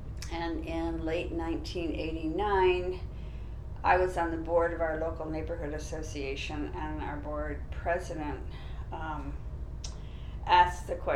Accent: Tiffin, Ohio, United States; born there; I was born in Tiffin, Ohio.

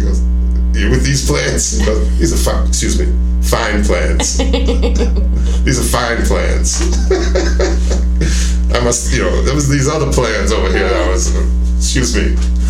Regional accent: New York, United States; my wife and I were ready to, we're both from New York, we were ready to go back

